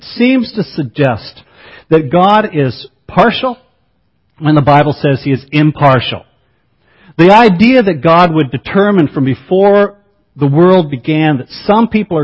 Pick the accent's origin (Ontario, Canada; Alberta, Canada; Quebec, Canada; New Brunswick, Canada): Ontario, Canada; Brockville; I grew up in Brockville, Ontario, attending First Presbyterian Church, an old, old church.